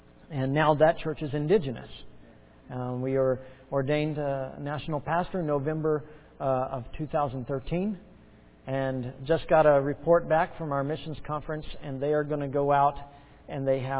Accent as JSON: {"language": "English", "country": "Nepal", "said": "It's one of those countries that people think that we're from Naples. That's in Italy. But Nepal is just north of India and south of China."}